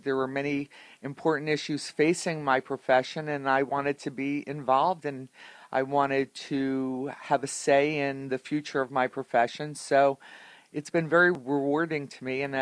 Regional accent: Elizabeth, New Jersey, United States; Well, I grew up in Elizabeth, New Jersey.

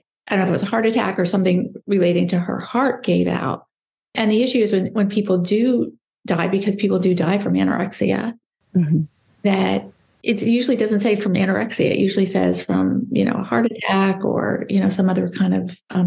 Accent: Dayton, Ohio, United States; I'm from Dayton, Ohio, and my father was an obstetrician gynecologist, and I'm the oldest of four.

